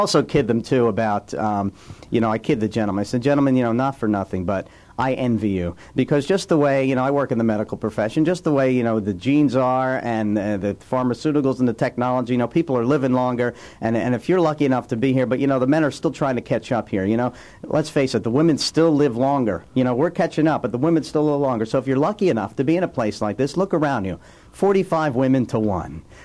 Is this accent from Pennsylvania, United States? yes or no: yes; Philadelphia, Pennsylvania, United States; I grew up in a household, I'm from Philadelphia originally, and we have a show back in Philly